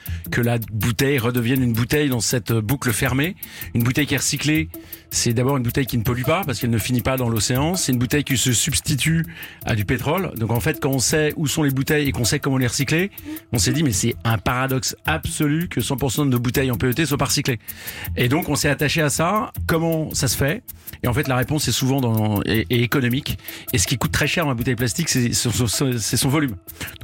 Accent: Boulogne, Île-de-France, France; C'est à Paris.

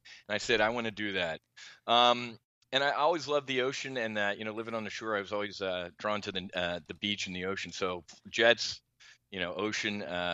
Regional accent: New Jersey, United States; Growing up, I grew up in South Jersey, and my parents, one of six, we were Irish Catholic family, and they always preached service above self.

